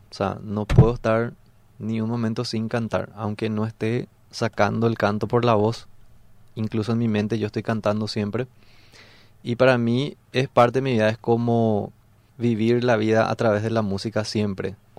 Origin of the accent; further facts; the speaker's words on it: Paraguay; el guaraní o en todo caso el yopará, que es la mezcla del español con el guaraní, es lo que nos conecta a nosotros como paraguayos